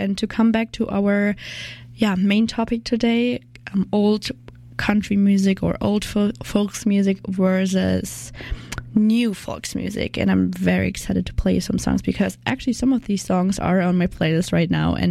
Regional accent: Germany; English is a second language; now in Canada; I'm from Germany.

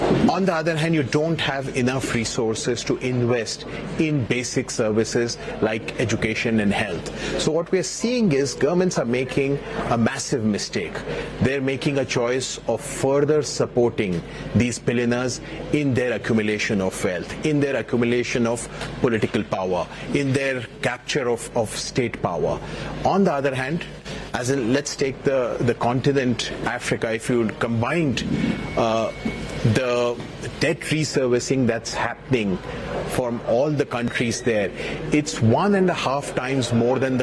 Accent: India; I come from India.

